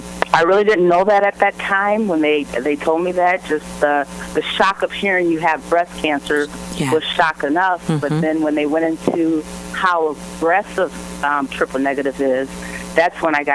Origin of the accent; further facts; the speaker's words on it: Illinois, United States; I was down in Memphis, Tennessee. I'm from Illinois.